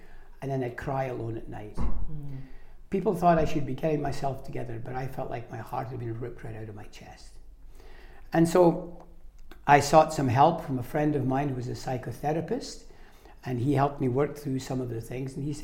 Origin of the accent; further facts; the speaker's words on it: Arbroath, Scotland, United Kingdom; moved away as an adult; also born or lived in Glasgow / London; now in Canada; Well, while I've lived in Canada for almost 50 years, I'm actually Scottish, and I come over every year to brush up on my accent. But I was born and raised in Arbroath, which is on the east coast of Scotland.